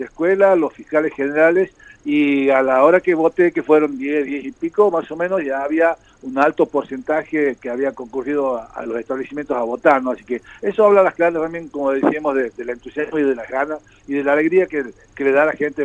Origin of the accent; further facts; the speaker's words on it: Argentina; Lo mejor que nos puede pasar como argentinos en este momento